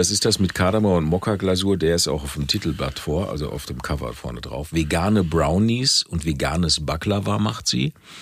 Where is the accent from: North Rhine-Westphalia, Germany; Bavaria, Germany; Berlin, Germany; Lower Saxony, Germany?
Berlin, Germany; also was wir als Berliner kennen